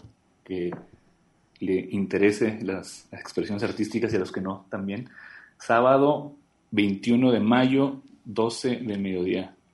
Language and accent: Spanish; Tecate, Baja California, Mexico; moved away as an adult; now in Guadalajara, Mexico; yo soy de Tecate, Baja California.